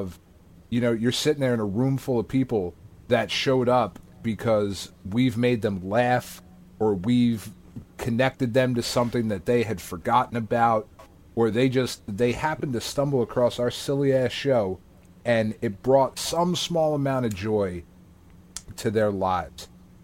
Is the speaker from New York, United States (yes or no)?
no; New Jersey, United States; we're fucking schmucks from New Jersey.